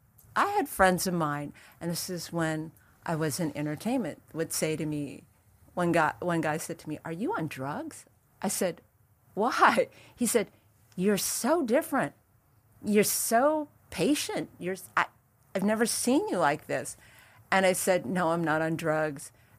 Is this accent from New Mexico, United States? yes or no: no; Hawaii, United States; born there; I'm Japanese. I was born in Hawaii.